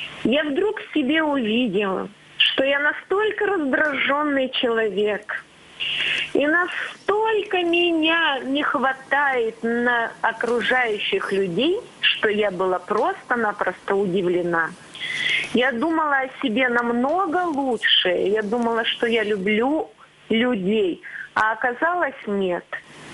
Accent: Chelyabinsk, Chelyabinsk Oblast, Russia; я из Челябинска.

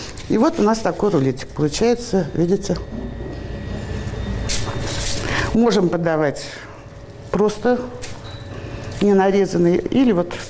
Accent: Saint Petersburg, Russia; Я питерская.

